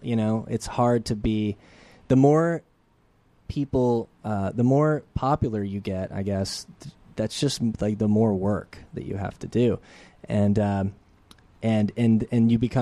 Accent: New Orleans, Louisiana, United States; now in Los Angeles, United States; I was raised in New Orleans. And it was probably the coolest experience anybody could have.

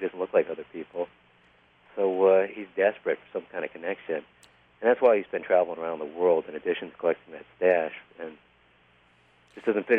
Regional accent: Northeast, United States; I grew up here in the Northeast, so it's really based on a lot of these strange cities that I've known.

